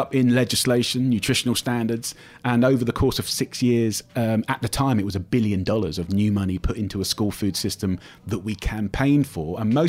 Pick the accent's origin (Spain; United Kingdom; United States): United Kingdom; it wasn't just about me being British, it was about me being from the outside.